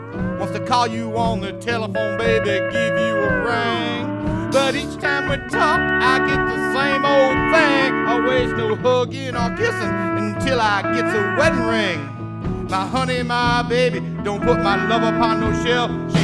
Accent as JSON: {"language": "English", "town": "Ypsilanti", "region": "Michigan", "country": "United States", "said": "We're from Ypsilanti, not Ann Arbor."}